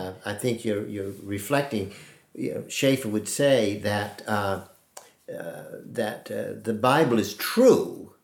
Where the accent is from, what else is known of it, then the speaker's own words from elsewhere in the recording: New England, United States; I grew up in New England, and there weren't a lot of Christians